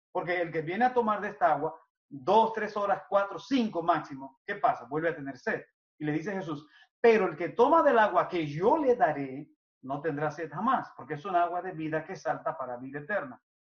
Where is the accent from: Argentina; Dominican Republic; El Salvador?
Dominican Republic; soy un dominicano igual que ustedes.